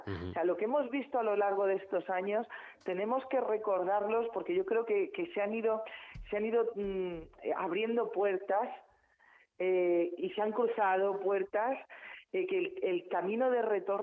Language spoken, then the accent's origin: Spanish; Bocairent, Valencian Community, Spain; me voy a quedar con mi pueblo, con Bocairente.